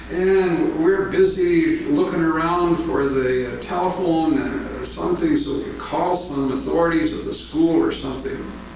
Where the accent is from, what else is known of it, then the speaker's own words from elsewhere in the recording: Midwest, United States; I'm from the Midwest, and we hear all these kind of horror stories about what happens in and around Los Angeles and so on.